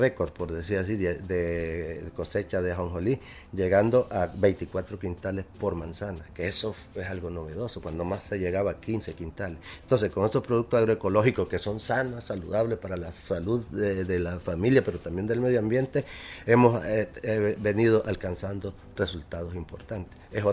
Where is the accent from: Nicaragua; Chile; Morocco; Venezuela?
Nicaragua; Achuapa, León; Yo vengo de Achuapa, pedacito de patria que está ubicada al norte de León